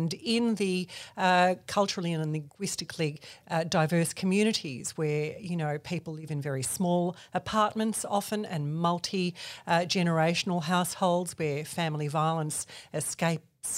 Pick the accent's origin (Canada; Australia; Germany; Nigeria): Australia; born there; I was born in Australia. My mother was from Thessaloniki, my father from Chalkidiki.